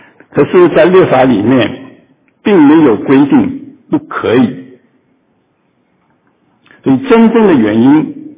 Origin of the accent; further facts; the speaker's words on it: China; 而像我们中国人说，家丑不能外扬